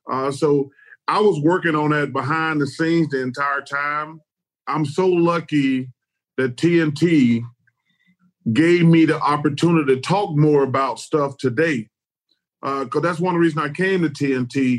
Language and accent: English; Alabama, United States; On my farm, which I've never been on the farm, even though I grew up in Alabama, I'm probably going to do apples or pears.